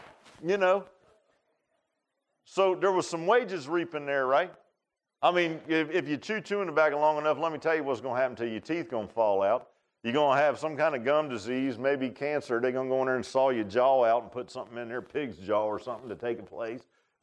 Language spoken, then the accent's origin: English; Virginia Beach, Virginia, United States; I grew up in Virginia Beach. And in the summer, my dad was raised down here in Grayson County around Troutdale, Mount Rogers area, in their small little community.